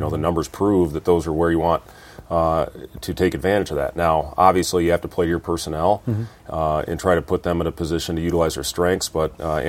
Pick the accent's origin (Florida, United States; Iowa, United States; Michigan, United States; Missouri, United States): Iowa, United States; playing 4 great years at Iowa State, where I grew up, it was, you know, what I consider my hometown